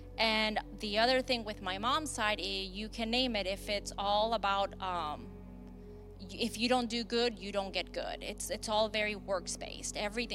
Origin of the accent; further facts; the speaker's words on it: Mexico City, Mexico; Okay, so I'm originally from Mexico. I grew up in Mexico City area probably until the age of like 6. Then we moved around to a few different states.